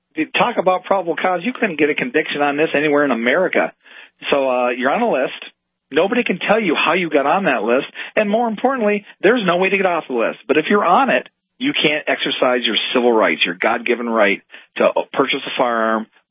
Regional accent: Pennsylvania, United States; I grew up near the Canadian Pennsylvania border.

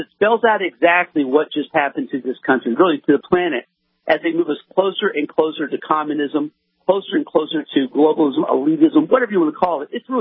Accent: Texas, United States; I'm from Texas, got a lot of friends here.

